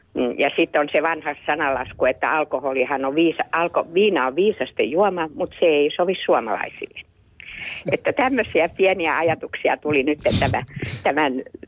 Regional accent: Helsinki, Uusimaa, Finland; Soitan Helsingistä, olen paljasjalkainen Stadinfriedu.

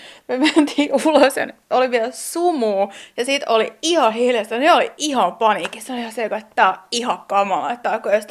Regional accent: Loviisa, Uusimaa, Finland; moved away as an adult; also born or lived in Helsinki; mähän olen loviisalainen alkujani, mutta mä muutin heti 18-vuotiaana Helsinkiin.

